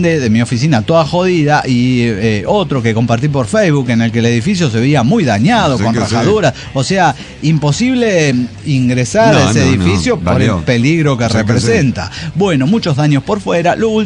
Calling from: Caracas, Capital District, Venezuela; de Caracas, Venezuela.

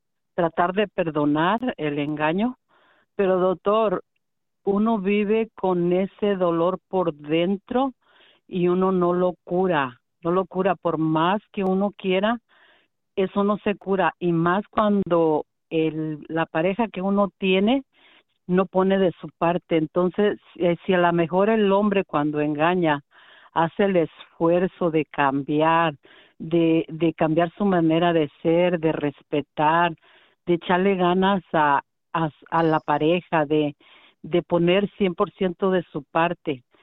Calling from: Pomona, California, United States; de Pomona.

